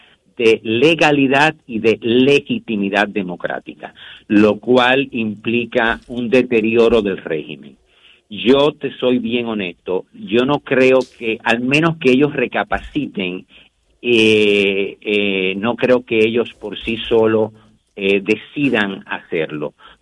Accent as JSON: {"language": "Spanish", "country": "Dominican Republic", "said": "Yo creo como dominicano"}